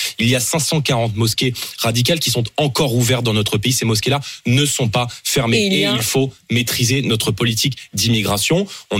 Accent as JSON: {"language": "French", "country": "France", "said": "moi, je suis français, donc permettez-moi de me positionner"}